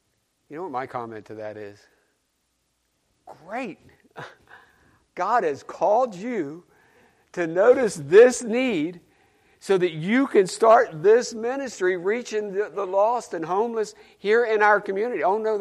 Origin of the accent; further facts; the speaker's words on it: Bristol, Tennessee, United States; in Bristol, Tennessee, my hometown.